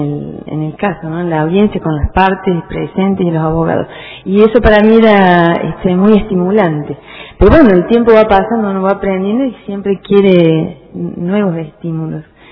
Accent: Córdoba, Argentina; now in Pico Truncado, Argentina; Yo soy oriunda de Córdoba Capital. Viajé, me instalé en Pico Truncado

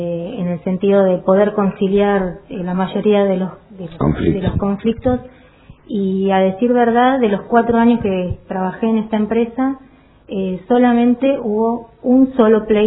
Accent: Comodoro Rivadavia, Chubut, Argentina; yo no soy oriunda de Comodoro, pero viví toda mi vida en Comodoro Rivadavia

